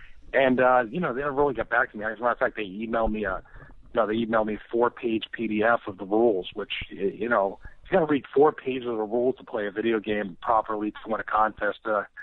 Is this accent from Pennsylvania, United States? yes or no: yes; Philadelphia, Pennsylvania, United States; I'm from Philly. I'm definitely I'm a Philly fan for life, but I'm more of an Eagles fan than a Phillies fan.